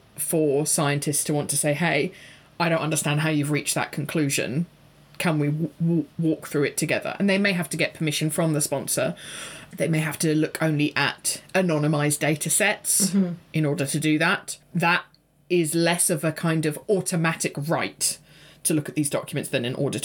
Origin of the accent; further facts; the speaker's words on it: England, United Kingdom; Because I, as an English person, would write the date, the day, and then the month in numbers